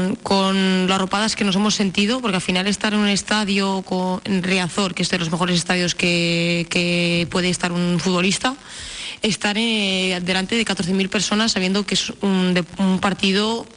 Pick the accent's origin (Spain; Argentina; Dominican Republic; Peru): Spain; Soria, Castile and León; Venimos de Soria, que es una ciudad también pequeñita